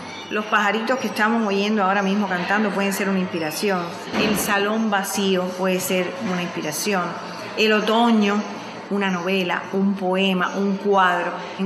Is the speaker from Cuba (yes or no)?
yes; Cuba; Y todo eso es un gran melange que nos ha bañado a nosotros como cubanos.